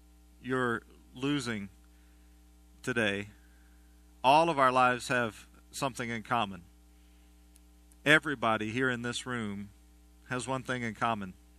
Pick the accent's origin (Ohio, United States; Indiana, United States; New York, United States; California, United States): Indiana, United States; Batesville; and I am from Batesville, so it makes sense.